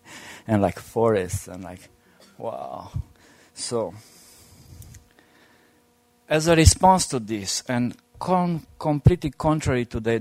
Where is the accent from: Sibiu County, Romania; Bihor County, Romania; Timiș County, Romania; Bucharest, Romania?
Bucharest, Romania; English is a second language; And in the new millennium, I'm coming from Balkans. And I never moved from Bucharest.